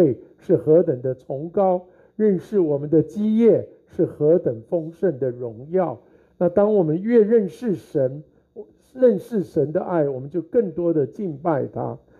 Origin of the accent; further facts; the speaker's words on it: Taiwan; 那我想我来自台湾